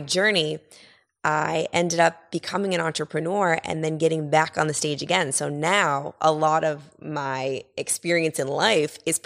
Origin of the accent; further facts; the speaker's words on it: New York City, New York, United States; So I'm a New Yorker. I'm from New York City. I'm an entrepreneur.